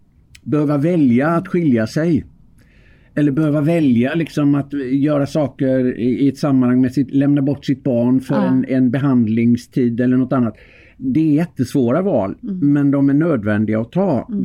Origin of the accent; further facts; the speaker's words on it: Öckerö, Västra Götaland County, Sweden; jag är fiskarpojk från Öckerö.